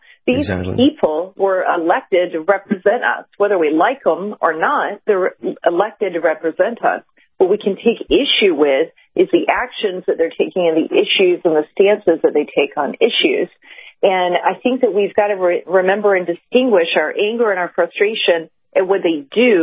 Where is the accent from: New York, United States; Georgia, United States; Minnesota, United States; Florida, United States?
Georgia, United States; I heard that reinforced this weekend from people I was talking to from my home state in Georgia